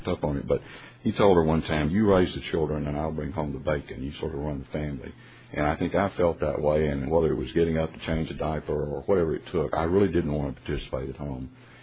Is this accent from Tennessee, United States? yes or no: yes; Tennessee, United States; Came back and actually settled in my hometown of Tennessee.